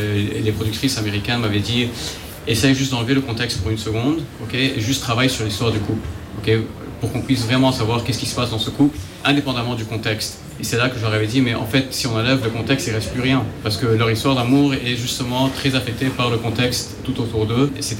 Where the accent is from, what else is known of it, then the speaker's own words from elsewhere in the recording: Lebanon; nous sommes tous en tant que Libanais